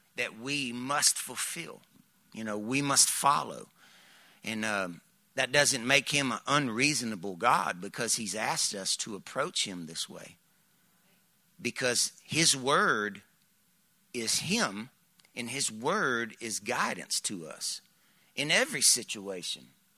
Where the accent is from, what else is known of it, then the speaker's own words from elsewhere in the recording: Southern United States, United States; Man, I growing up in the South, going over to Pensacola, going over to NCO to surf, 7-Eleven was the place to go